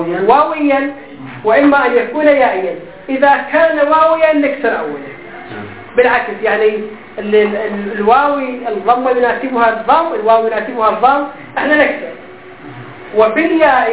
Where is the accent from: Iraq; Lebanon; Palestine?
Iraq; إحنا عندنا في العراق